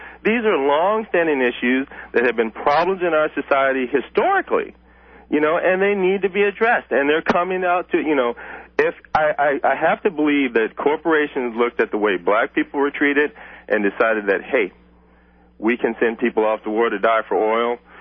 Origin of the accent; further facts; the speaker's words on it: San Dimas, California, United States; But at 15, and I grew up in San Dimas, California, which is not a really bad place to live at, I had to get an ID.